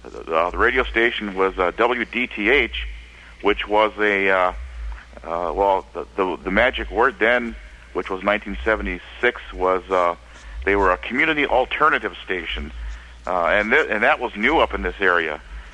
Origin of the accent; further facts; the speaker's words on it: Ladysmith, Wisconsin, United States; now in Hayward, United States; I grew up in Ladysmith, Wisconsin, which is in the northwestern part of the state, which is actually 50 miles south of where I'm talking to you from, which is on the Lac-Couturier Ojibwe Reservation near the city of Hayward.